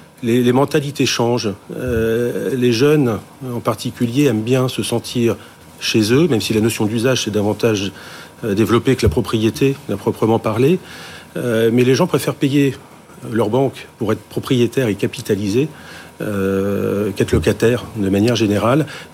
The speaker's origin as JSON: {"language": "French", "region": "Hauts-de-France", "country": "France", "said": "je viens du Nord-Pas-de-Calais"}